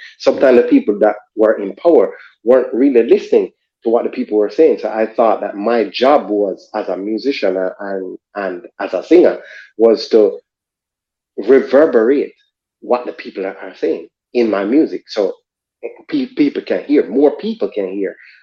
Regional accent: Jamaica; I'm from Jamaica. I'm from a small Caribbean country that fight of slavery and all of that, and being a black person

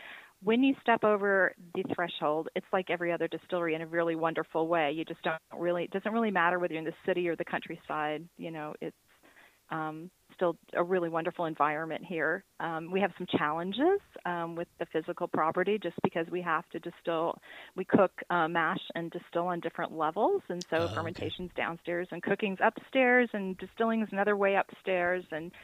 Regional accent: Midwest, United States; I am from the Midwest. I don't know how to play the mafia card, but I sure as hell give it a go.

